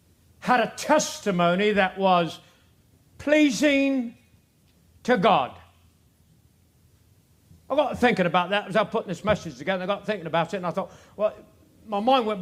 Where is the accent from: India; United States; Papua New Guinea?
Papua New Guinea; moved away; We came over from New Guinea and we were the outcast. We were the oddballs and the ones who just didn't fit in.